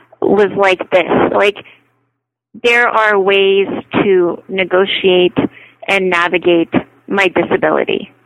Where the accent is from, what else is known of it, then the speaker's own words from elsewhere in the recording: Scranton, Pennsylvania, United States; So I grew up in a small town called Scranton, Pennsylvania, a small rural town.